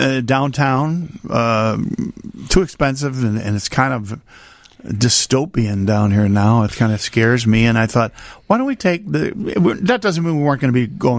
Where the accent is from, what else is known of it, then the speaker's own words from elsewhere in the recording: Chicago, Illinois, United States; And come on, I'm from Chicago.